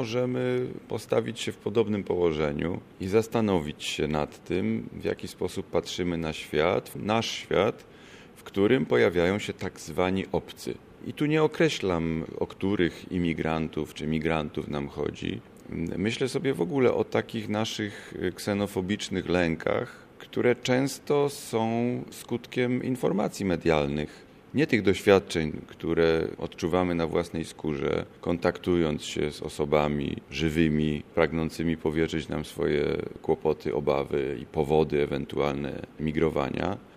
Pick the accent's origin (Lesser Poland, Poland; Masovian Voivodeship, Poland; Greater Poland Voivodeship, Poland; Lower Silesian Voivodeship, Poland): Greater Poland Voivodeship, Poland; Poznań; Zawsze określałem moje rodzinne miasto Poznań miastem porządku.